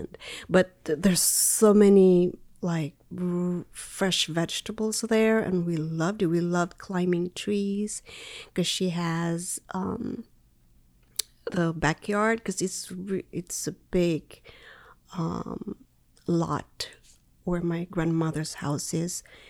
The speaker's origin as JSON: {"language": "English", "town": "La Trinidad", "region": "Benguet", "country": "Philippines", "tie": "born or raised there", "also_born_or_lived": "Baguio"}